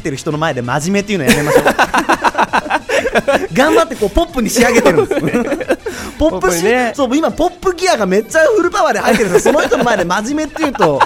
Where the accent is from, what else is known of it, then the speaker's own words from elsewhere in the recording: Komae, Tokyo, Japan; 俺の地元の名前を出すんじゃない